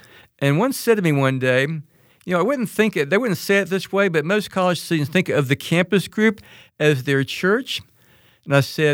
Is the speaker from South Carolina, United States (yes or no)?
yes; Gaffney, South Carolina, United States; also born or lived in Virginia; I was born in Virginia, but grew up outside the town of Gaffney, South Carolina, raised in a country Baptist church there where I came to faith relatively early on